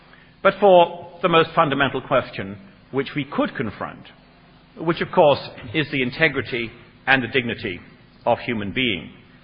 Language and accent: English; Edinburgh, Scotland, United Kingdom; to my hometown of Edinburgh